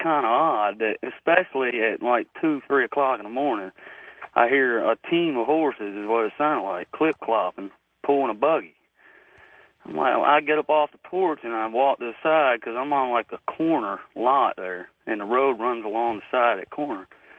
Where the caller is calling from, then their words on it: Cressy, Florida, United States; I'm from Cressy, Florida.